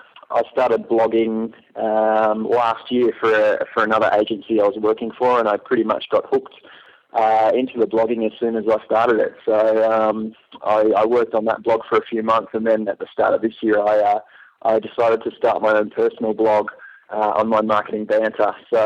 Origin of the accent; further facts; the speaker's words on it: Melbourne, Victoria, Australia; I'm from Melbourne, Australia, which is why I have a funny little accent going on. I'm 29 years old, turning 30 in a couple of weeks, actually.